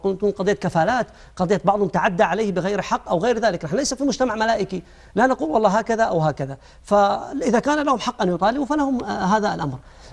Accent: Saudi Arabia; وهذه القصة في سدير هنا عندنا في السعودية

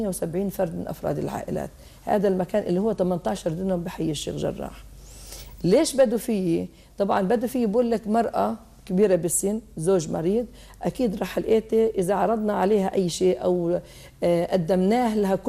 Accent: Jerusalem, Palestine; أنا لأني من سكان البلد القديمة، من مواليد البلد القديمة ومن سكان البلد القديمة، أنا ولدت بحي درويش اسمه بالبلد القديمة قرب المسجد الأقصى، ولكن كنت أخرج من الباب على الأقصى مباشرة، ترعرعنا في هذا المكان، تربينا بهذا المكان

